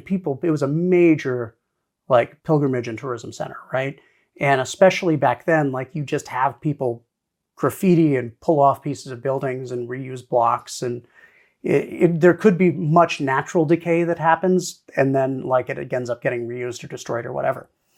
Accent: Kaneohe, Hawaii, United States; I'm from Kaneohe, Hawaii, and the Valley of the Temples, which is the cemetery nearby there

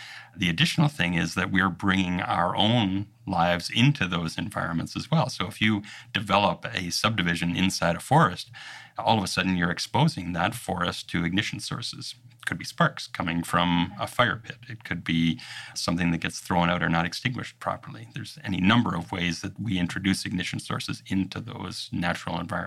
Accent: Canada; So I mentioned earlier that I'm Canadian as well as being American. I have citizenship in both countries. And so I have worked and lived in both locations.

